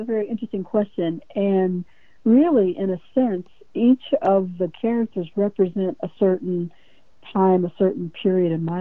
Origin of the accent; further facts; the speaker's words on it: Midwest, United States; now in Hawaii, United States; Well, actually, I was born and reared in the Midwest, a small town in Ohio.